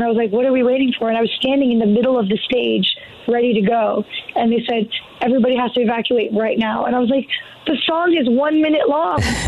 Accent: California, United States; It'll be nice to be in my home state of California on my birthday.

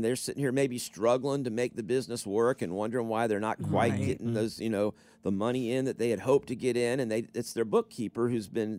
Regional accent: Florida, United States; Now, I bring it up because I grew up in Florida.

